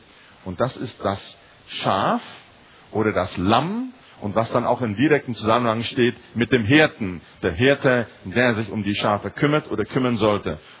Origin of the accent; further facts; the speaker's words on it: South Africa; moved away; Ich komme ja aus Südafrika und dort gibt es große Gebiete im Inland, wo es recht trocken ist